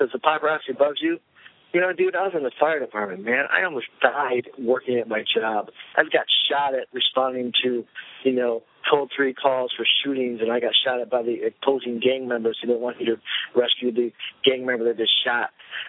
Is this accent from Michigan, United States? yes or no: yes; Michigan, United States; we've got a Michigan Film Incentive here, and I'm from Michigan. I want to shoot it here